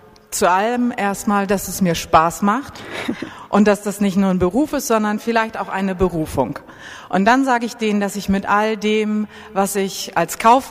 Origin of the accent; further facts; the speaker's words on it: Spetzerfehn, Lower Saxony, Germany; now in Wiesmoor, Germany; Ich wohne zwar in Wiesmoor, aber wir wohnen so, das haben wir uns natürlich ausgesucht, dass wir noch zu meiner Heimatgemeinde Spetzerfehn gehören.